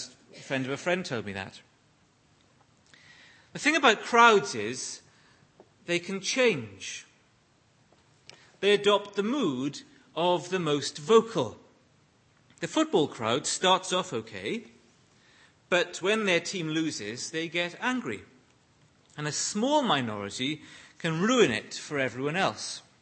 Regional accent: Bridgend, Wales, United Kingdom; even though I was from Bridgend

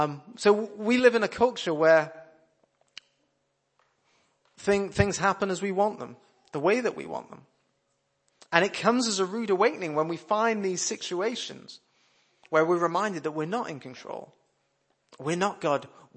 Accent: United Kingdom; Now, of course, we're British, so we're going to go for the slow simmer approach, aren't we, in our culture.

